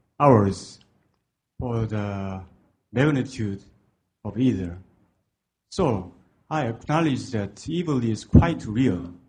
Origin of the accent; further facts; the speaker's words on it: South Korea; English is a second language; I'm from South Korea.